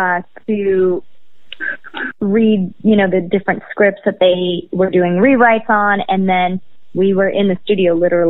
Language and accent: English; Los Angeles, California, United States; So I'm born and raised in California, in Los Angeles. I'm a Angeleno. And basically, I grew up here at the beach every weekend as a kid